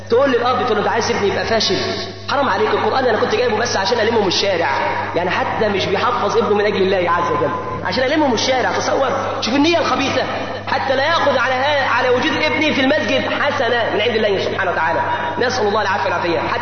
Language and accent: Arabic; Egypt; عندنا في مصر، هناك علم في مصر